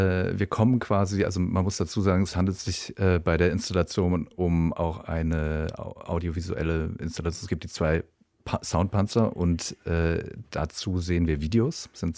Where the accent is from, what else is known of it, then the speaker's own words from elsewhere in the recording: Mainz, Rhineland-Palatinate, Germany; 81, mhm. Im Westen aufgewachsen, in der Nähe von Frankfurt am Main, also in Mainz, wo wir extrem viel amerikanische Militärpräsenz hatten.